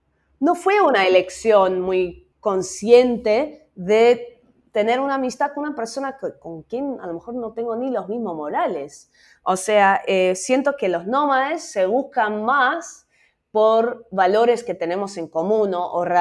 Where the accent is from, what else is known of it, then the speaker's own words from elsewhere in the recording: Netherlands; Spanish is a second language; moved away as an adult; also born or lived in Barcelona; Sí, nací en Holanda, viví ahí hasta los 23 más o menos, hace 14 años me fui. Fui a vivir en Barcelona, supuestamente un año para estudiar.